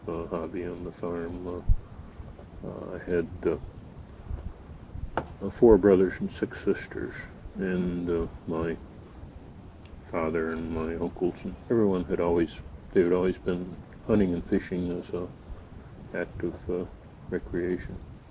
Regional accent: Cato, New York, United States; born there; Let's see, I was born in Cato, New York, which is a... actually, I was born near Cato, New York, on a farm, dairy farm, dairy and produce, which is upstate New York, Drumlin section, Finger Lake section

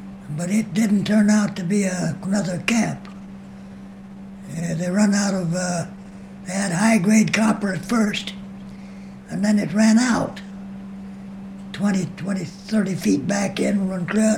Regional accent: Brighton, Colorado, United States; moved away as an adult; also born or lived in Idaho; I was raised around Denver, Colorado, at Brighton, Colorado.

